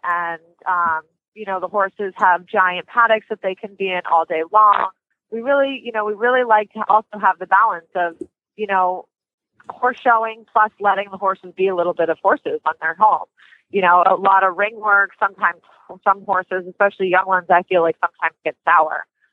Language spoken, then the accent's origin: English; East Coast, United States; now in Chicago, United States; being in Chicago, I like I said, I came from the East Coast, so I don't get to see all my friends all the time.